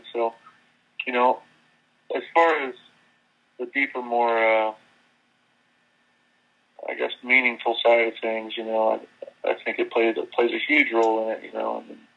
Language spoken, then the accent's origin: English; Athens, Georgia, United States; I grew up in Athens, Georgia, right outside of Athens on a farm